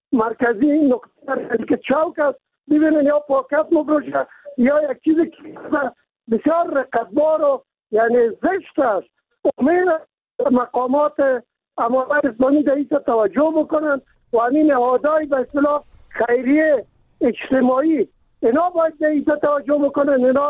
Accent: Kabul, Afghanistan; من خودم از کابل هستم

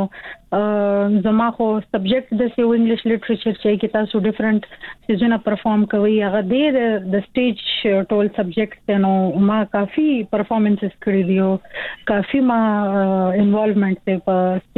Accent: Peshawar, Khyber Pakhtunkhwa, Pakistan; زه په پیښور کې پیدا شوی یم او په پیښور کې لوی شوی یم او په پیښور کې مې سبق ویلې دي او ما ګریجویشن د پېښور نه کړې ده.

